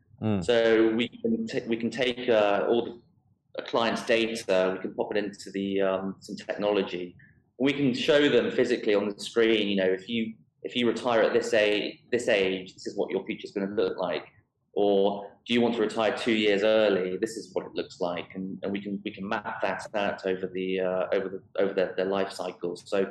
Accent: United Kingdom; because I am British, I tend to deal with British people

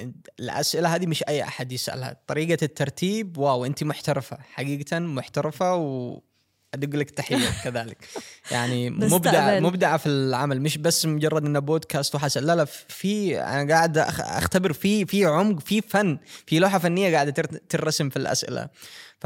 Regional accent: Yemen; بالنسبة لعلاقتنا، إنه كون أنا من اليمن وهي من دولة الاتحاد السوفيتي، كان فيها تحديات

